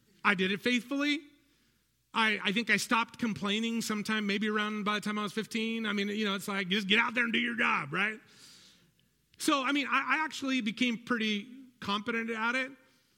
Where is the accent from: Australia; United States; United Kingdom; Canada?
United States; San Fernando Valley, California; Listen, when I was a kid, growing up in the San Fernando Valley, I had to do chores.